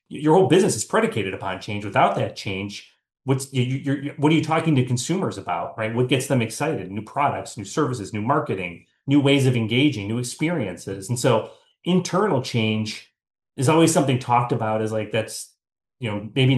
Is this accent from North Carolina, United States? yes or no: no; Chicago, Illinois, United States; I grew up in the Chicago area. Honestly, I'm a first generation. My father immigrated from Italy.